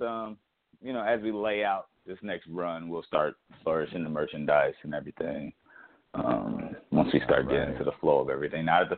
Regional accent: Chicago, Illinois, United States; I learned, you know, I grew up in Chicago.

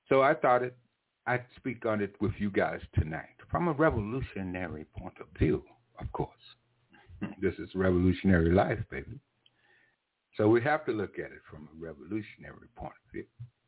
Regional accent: the South, United States; But I was raised in the South. All right? My parents was raised in the South. My grandparents was raised in the South. We were raised in slave states and Jim Crow states and segregated states.

